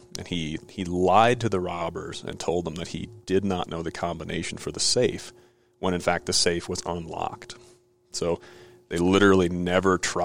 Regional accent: Minneapolis, Minnesota, United States; You know, we grew up in the Frothy Mug single speed series in Minneapolis

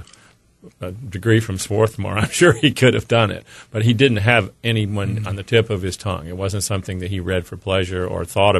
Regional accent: Canada; born there; So, the same reason that I was born in Canada, because our parents were both officers.

